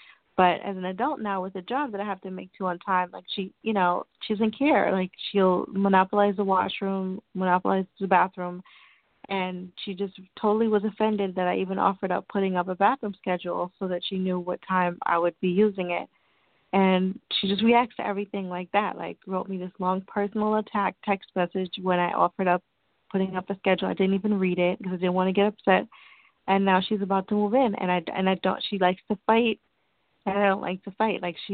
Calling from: New York, United States; Hello, you guys are talking to … I'm calling from New York.

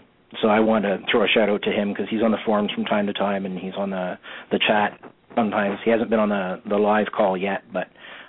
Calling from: Ontario, Canada; I'm calling from Canada, about an hour outside of Toronto.

